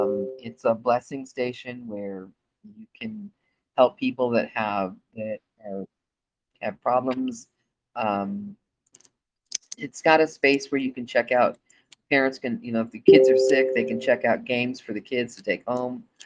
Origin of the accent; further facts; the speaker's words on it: Hilo, Hawaii, United States; born there; I was born in Hilo, Hawaii.